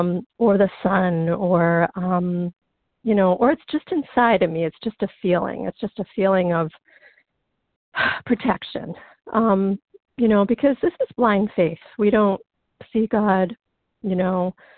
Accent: Massachusetts, United States; I'm from the Berkshires in Massachusetts.

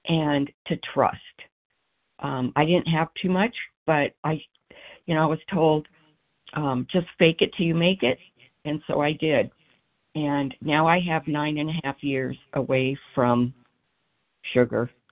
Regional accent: Philadelphia, Pennsylvania, United States; from Philadelphia, and so happy to be here.

